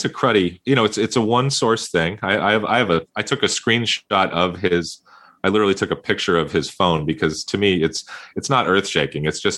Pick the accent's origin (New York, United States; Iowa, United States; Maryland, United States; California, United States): California, United States; San Diego; Gary's from Florida and I'm from San Diego.